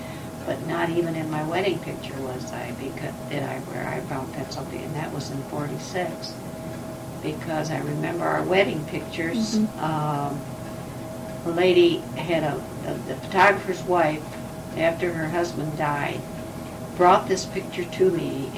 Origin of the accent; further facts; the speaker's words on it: Parkville, Missouri, United States; Well, I was born in Parkville, Missouri, which is Parkville. And I went to school there, and then I went to high school in North Kansas City, Missouri.